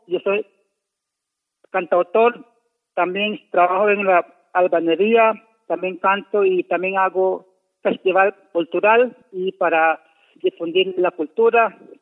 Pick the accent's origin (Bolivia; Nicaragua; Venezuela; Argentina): Nicaragua; now in Costa Rica; Misquitos somos raza originarios de Nicaragua. Por las cosas políticas, hoy estamos fuera de nuestro país, de Nicaragua.